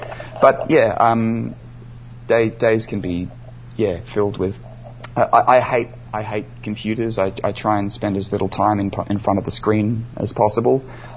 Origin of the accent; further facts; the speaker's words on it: Victoria, Australia; Maybe Australians, you know, maybe we shouldn't be living here at all.